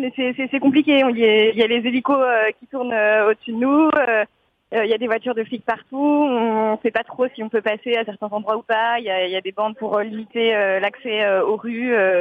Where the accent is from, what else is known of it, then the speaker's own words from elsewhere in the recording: Paris, Île-de-France, France; sachant qu'on vient de Paris, qu'on a déjà vécu les attentats à Paris